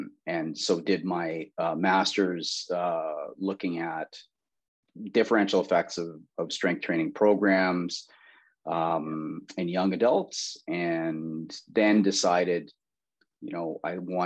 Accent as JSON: {"language": "English", "region": "Saskatchewan", "country": "Canada", "tie": "born or raised there", "said": "So I'm originally from Saskatchewan, grew up in Saskatchewan, went back out west and worked at a center."}